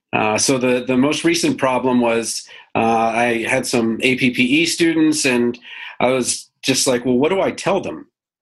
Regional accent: Baltimore, Maryland, United States; now in Iowa, United States; I'm originally from Baltimore, D.C. I married an Iowan, so I ended up moving to Iowa.

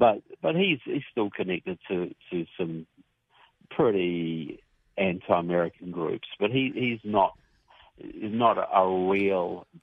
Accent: Christchurch, Canterbury, New Zealand; now in United States; I'm from Christchurch, New Zealand, but I've lived in the States for several years now

